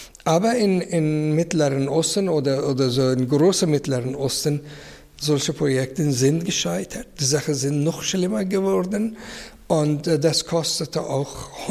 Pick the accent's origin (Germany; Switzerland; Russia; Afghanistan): Afghanistan; moved away; ich bin in Afghanistan geboren, aufgewachsen. Ich habe Wurzel der, ich habe eine große Familie der. Ich liebe meine erste Heimat.